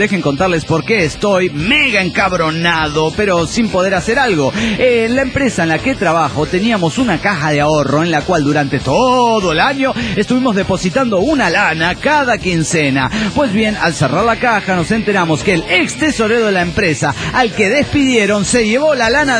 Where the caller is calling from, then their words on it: Nezahualcóyotl, State of Mexico, Mexico; de Nezahualcóyotl, México.